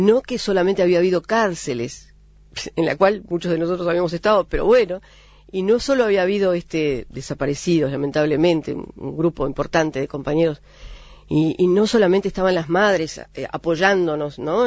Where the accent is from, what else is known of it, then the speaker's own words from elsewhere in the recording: Galicia, Spain; Sí, soy gallega.